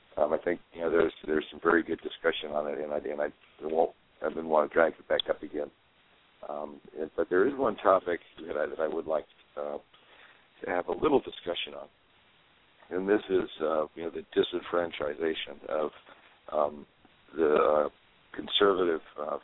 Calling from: Brentwood, California, United States; I'm in Brentwood, California.

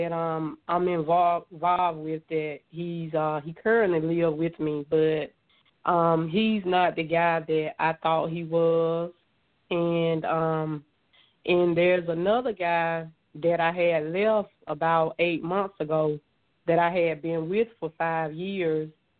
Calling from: Georgia, United States; I'm calling from Georgia.

